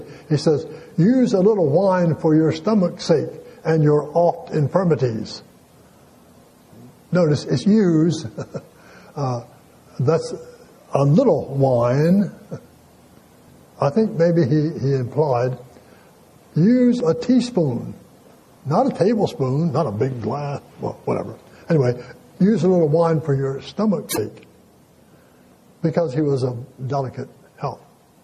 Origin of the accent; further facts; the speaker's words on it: Delaware, United States; In my hometown in Delaware